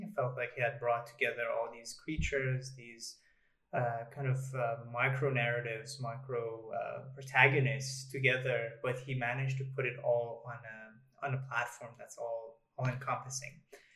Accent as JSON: {"language": "English", "town": "Tehran", "region": "Tehran Province", "country": "Iran", "tie": "born or raised there", "said": "growing up in Tehran"}